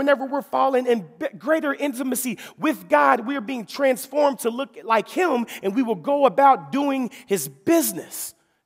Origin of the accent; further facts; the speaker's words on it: Memphis, Tennessee, United States; I'm from the 901. I'm from Memphis, Tennessee.